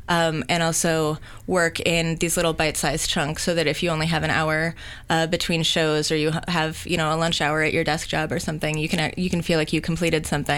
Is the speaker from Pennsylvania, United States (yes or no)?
yes; Pittsburgh, Pennsylvania, United States; born there; also born or lived in Indiana / New York; And I was born in Pittsburgh, moved to Indiana, then moved to New York, then went around on ships all the time.